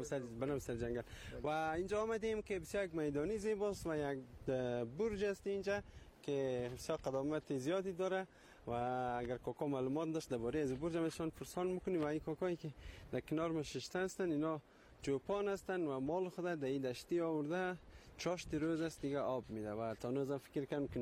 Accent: Bamyan, Afghanistan; ما از بامیان آمدیم.

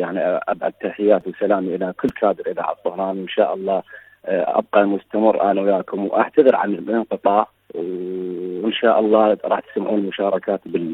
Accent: Maysan, Iraq; إحنا عندنا بالعراق يعني أكو مثلا عندنا بمحافظة ميسان

